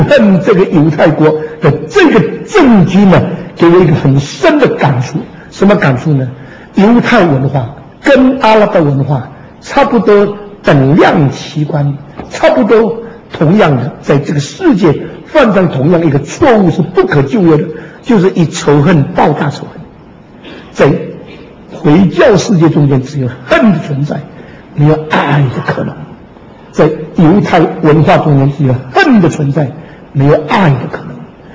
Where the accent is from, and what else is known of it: Xiamen, Fujian, China; born or raised there; moved away